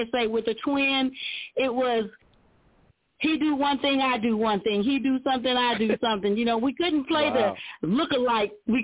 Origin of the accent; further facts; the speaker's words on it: Indianapolis, Indiana, United States; My hometown is Indianapolis, Indiana, capital city here in the Midwest states. Graduated from Arsenal Tech High School.